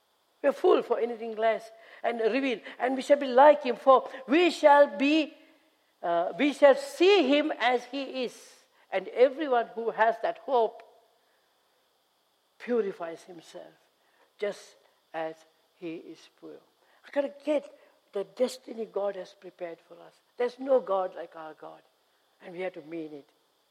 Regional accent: Sri Lanka; accent: Sri Lankan; English is a second language; See, I talk Sri Lankan. Okay, some of you might find it difficult to understand my accent.

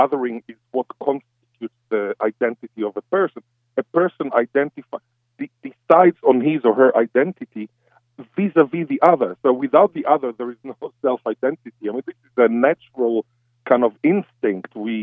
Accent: Israel; I come from Israel.

